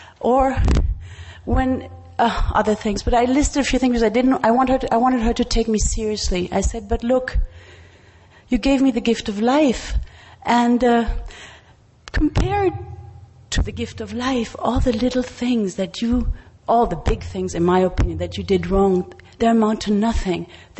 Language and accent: English; Berlin, Germany; English is a second language; I'm an alcoholic. I'm from Berlin, Germany.